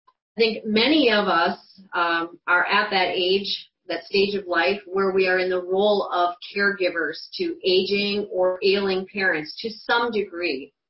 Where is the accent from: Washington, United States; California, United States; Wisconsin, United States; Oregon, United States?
Wisconsin, United States; moved away as an adult; now in Kansas City, United States; And I grew up in Wisconsin, as Josh and I were talking about our mutual northern exposure experiences.